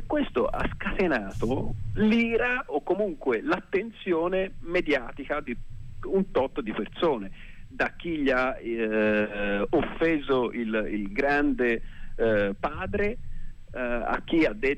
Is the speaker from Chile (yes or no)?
no; United States; lo dico da americano che quindi vado controcorrente, perché qua le regole sono mal viste